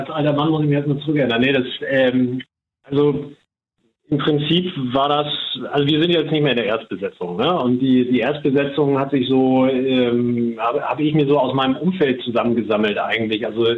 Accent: Hamburg, Germany; wir kommen aus Hamburg

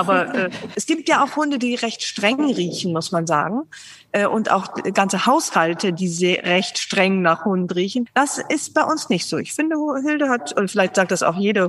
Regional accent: Rhineland, Germany; schön gewesen, wenn meine Kinder vielleicht auch im Rheinland aufgewachsen wären, womöglich sogar da, wo ich aufgewachsen bin.

